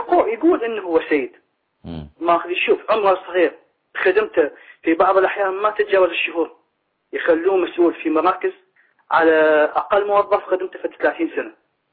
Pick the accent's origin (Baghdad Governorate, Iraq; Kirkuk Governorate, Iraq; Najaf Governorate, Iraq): Baghdad Governorate, Iraq; Baghdad; طبعا انا من بغداد